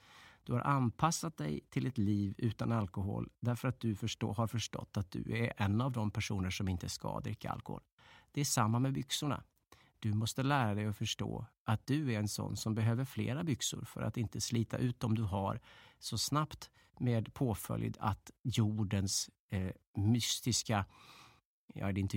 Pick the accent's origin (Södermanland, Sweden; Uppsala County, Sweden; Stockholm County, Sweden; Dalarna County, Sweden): Dalarna County, Sweden; Jag kommer från Dalarna.